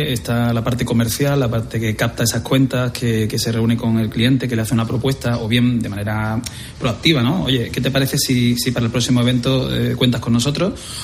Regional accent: Seville, Andalusia, Spain

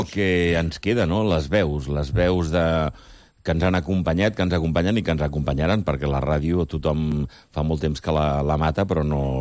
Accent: Lleida, Catalonia, Spain; jo crec que és un monument de pertenença com a lleidatans o lleidatanes

